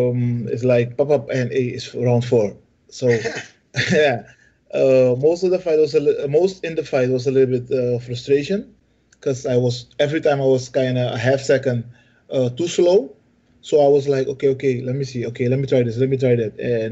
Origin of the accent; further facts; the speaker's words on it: Suriname; Suriname is close to Brazil, close to Guyana, it's in the Caribbean.